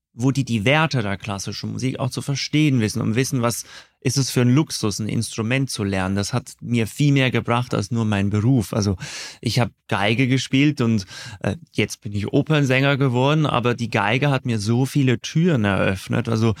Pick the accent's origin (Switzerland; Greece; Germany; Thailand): Switzerland; Ja, ich bin aus der Schweiz